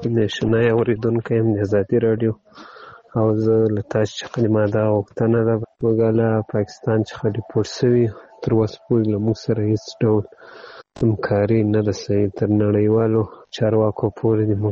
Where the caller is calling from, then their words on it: Ghazni, Afghanistan; زه د غزنی دی ولایت دی اکدی ولسوالی څخه تاسو ته پیغام پرېږدم